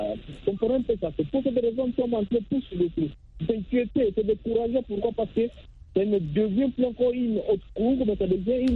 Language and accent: French; DR Congo; en Afrique, plus précisément chez nous en RDC.